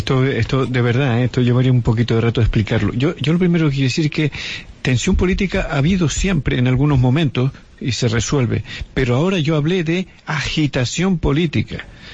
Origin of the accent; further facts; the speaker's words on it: Canary Islands, Spain; Yo prefiero decir que soy canario, ¿sí?, nacionalista y constitucionalista.